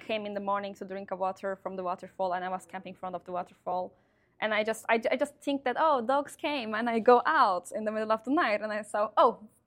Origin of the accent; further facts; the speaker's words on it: Mesopotamia, Turkey; I'm from Mesopotamia in Turkey.